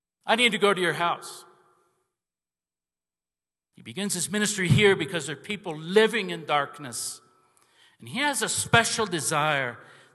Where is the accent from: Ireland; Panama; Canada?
Panama; also born or lived in Cuba / United States / Spain; Do you want to hear that I was born in Cuba? Do you want to hear that I was raised in Panama? Do you want to hear that I was educated in the United States? Then I went to Spain.